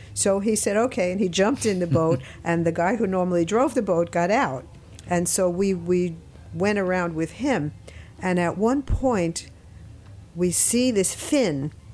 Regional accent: United States; I was brought up on Long Island Sound, the water was always cold.

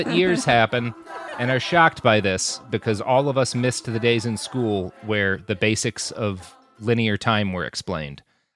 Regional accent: Texas, United States; as a Texan, I know that Lone Star is the trash Texas beer

